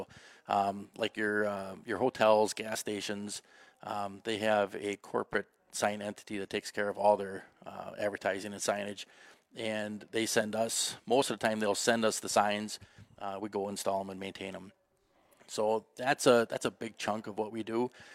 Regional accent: Butternut, Wisconsin, United States; Yeah, born and raised here. Graduated, went off to school.

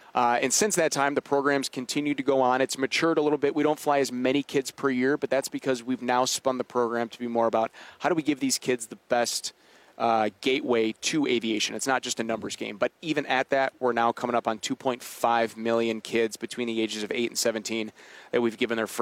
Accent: Kenosha, Wisconsin, United States; So I grew up in Kenosha, Wisconsin. Neither of my parents were involved in aviation.

